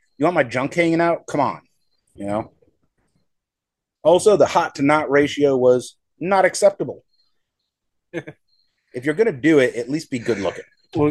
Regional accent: United States; I'm American. I'll do whatever I want, and I'm going to get the mail naked.

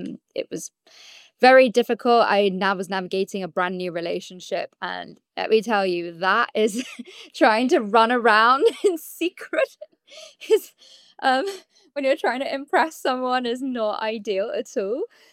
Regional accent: United Kingdom; running to the loo, as we like to say as a Brit

